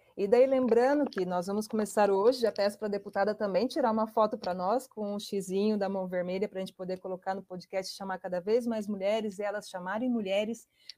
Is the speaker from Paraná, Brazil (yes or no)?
yes; Londrina, Paraná, Brazil; now in União da Vitória, Brazil; Eu sou londrinense, apesar de morar aqui em União da Vitória, Porto União.